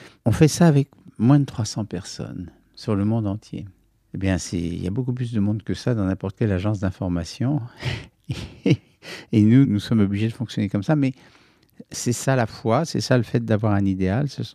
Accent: London, United Kingdom; moi je suis de Londres

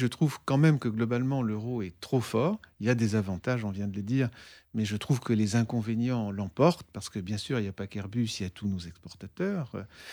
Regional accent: France; de notre point de vue, à nous, Français en tout cas

